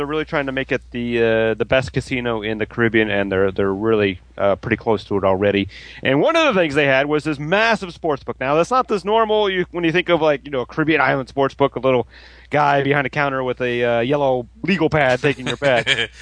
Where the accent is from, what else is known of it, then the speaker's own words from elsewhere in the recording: United States; But, you know, I'm an American, so I'm very easily marketed.